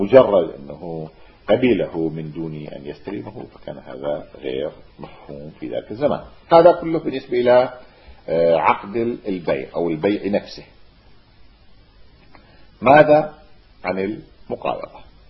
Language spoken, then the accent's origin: Arabic; Iraq; لأنه بالمصطلح الدارج عندنا في العراق نقول سلم بلم